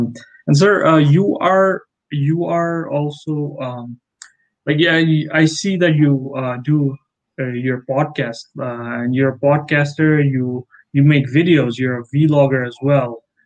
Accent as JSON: {"language": "English", "country": "Bangladesh", "tie": "born or raised there", "said": "your hometown is close to my hometown in Bangladesh."}